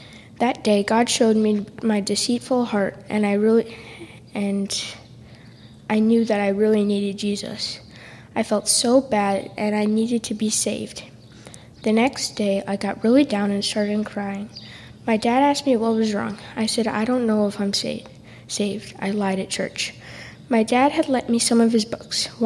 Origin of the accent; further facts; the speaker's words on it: Arlington Heights, Illinois, United States; I was born in Arlington Heights, Illinois, and raised in a wonderful Christian family.